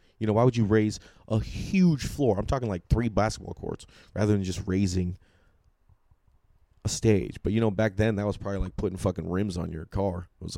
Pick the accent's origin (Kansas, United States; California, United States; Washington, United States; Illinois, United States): California, United States; Sacramento; Okay, so if you don't know, I am from Sacramento. I tend to rep Sacramento pretty hard.